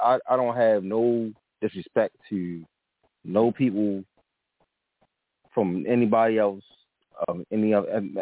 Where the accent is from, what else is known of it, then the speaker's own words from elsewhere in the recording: Baltimore, Maryland, United States; I grew up in a Jewish community. I'm from Baltimore City, and a town where I grew up is Jewtown. It's black people and Jewish people in the community, right?